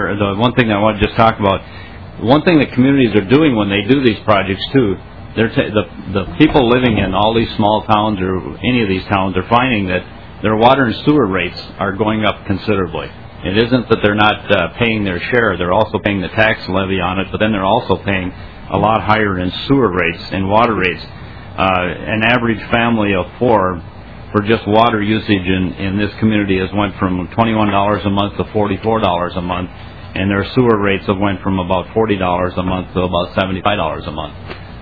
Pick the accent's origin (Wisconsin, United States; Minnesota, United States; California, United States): Minnesota, United States; New York Mills; This is for my actually my hometown of New York Mills. As I indicated, it's a population of about 1,200 people.